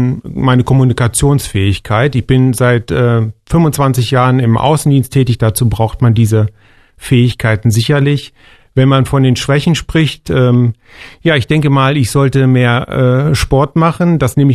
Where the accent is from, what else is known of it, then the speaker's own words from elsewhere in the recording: Aderstedt, Saxony-Anhalt, Germany; also born or lived in Halberstadt; Ich bin 1973 geboren in Halberstadt und aufgewachsen im Hühl im Ortsteil Aderstedt.